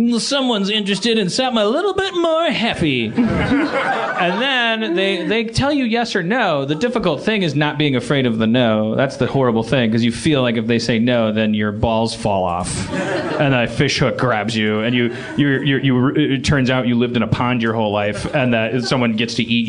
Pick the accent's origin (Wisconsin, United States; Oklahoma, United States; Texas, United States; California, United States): Wisconsin, United States; I'm from Wisconsin.